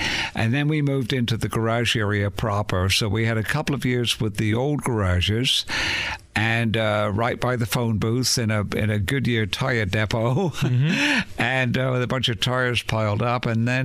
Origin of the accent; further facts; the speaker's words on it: United Kingdom; now in United States; Believe it or not, I was an American fighting man as a British subject.